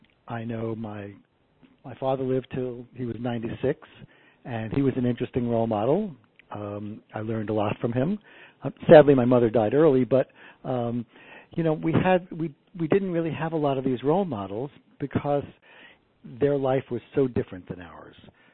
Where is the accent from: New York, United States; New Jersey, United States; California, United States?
New York, United States; I grew up in New York. It was everything was crowded.